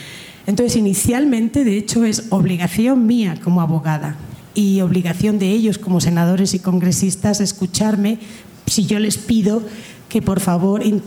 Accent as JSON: {"language": "Spanish", "country": "Spain", "said": "le aseguro yo como española que aquello se nos da bien"}